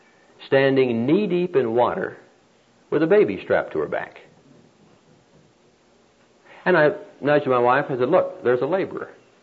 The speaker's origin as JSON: {"language": "English", "region": "Midwest", "country": "United States", "said": "I've worked in the fields. I'm from the Midwest."}